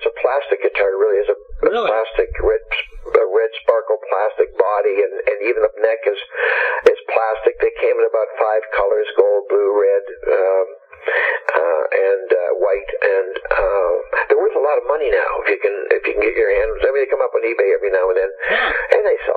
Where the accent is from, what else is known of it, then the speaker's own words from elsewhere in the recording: Nova Scotia, Canada; I was brought up in Nova Scotia.